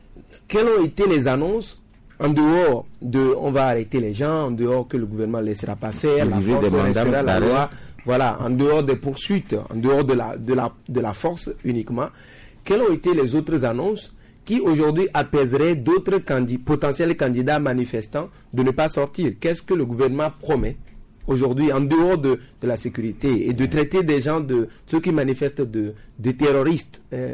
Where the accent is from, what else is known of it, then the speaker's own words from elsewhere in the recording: Togo; Moi, personnellement, en tant que Togolais